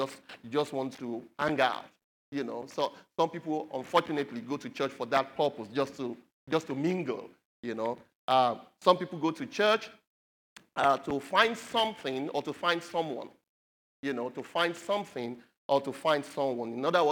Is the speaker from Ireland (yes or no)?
no; Nigeria; some people in my home country, Nigeria